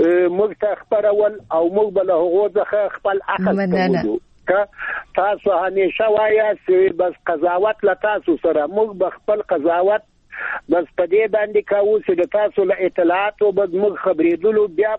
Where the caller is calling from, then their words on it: Ghazni, Afghanistan; د غزنی د ولایت د ناوې د ولسوالینا